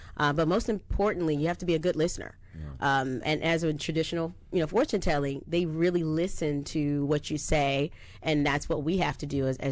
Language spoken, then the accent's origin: English; Washington, District of Columbia, United States; Originally from Washington, D.C., born and raised native Washingtonian, but my family's from South Carolina, both parents.